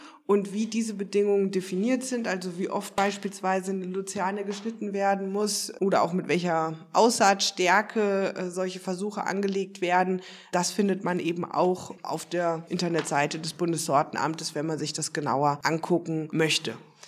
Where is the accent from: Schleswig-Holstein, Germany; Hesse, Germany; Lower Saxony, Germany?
Hesse, Germany; als Fachberaterin in meinem Heimatbundesland Hessen